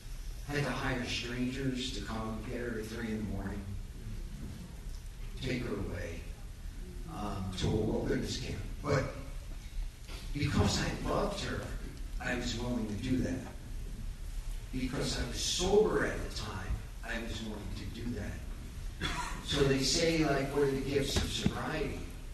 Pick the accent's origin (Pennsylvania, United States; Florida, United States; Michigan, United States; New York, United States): New York, United States; Staten Island; I'm Irish Catholic from Staten Island